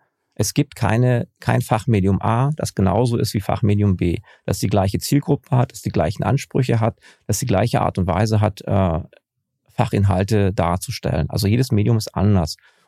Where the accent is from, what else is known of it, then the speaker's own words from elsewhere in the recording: East Germany, Germany; ich bin im Osten aufgewachsen